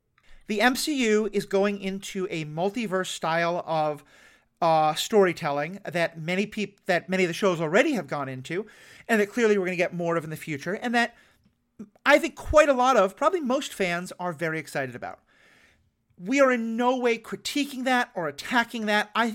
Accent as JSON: {"language": "English", "region": "New York", "country": "United States", "said": "even though I'm from New York"}